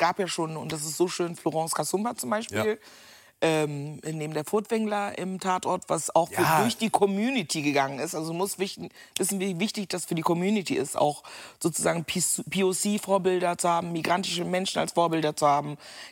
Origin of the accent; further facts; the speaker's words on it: Meckenheim, North Rhine-Westphalia, Germany; im NRW in Meckenheim, da wo ich groß geworden bin